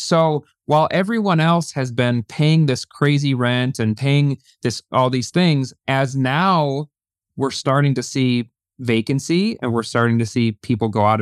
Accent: Iowa, United States; I'm born and raised in Iowa.

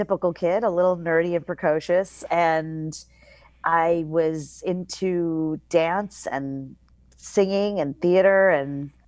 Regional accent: Massachusetts, United States; I grew up in a suburb of Boston.

